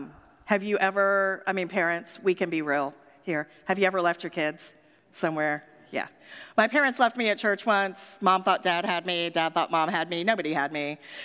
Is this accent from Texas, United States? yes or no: no; Maryland, United States; now in Atlanta, United States; down here because I didn't grow up here, if you didn't know that. I claim Atlanta, but I did not. I grew up in Maryland.